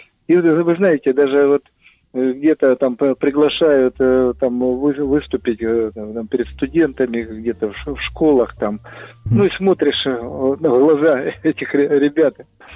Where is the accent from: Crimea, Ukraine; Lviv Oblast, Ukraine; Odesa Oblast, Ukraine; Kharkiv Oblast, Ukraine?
Kharkiv Oblast, Ukraine; Kharkiv; я из Харькова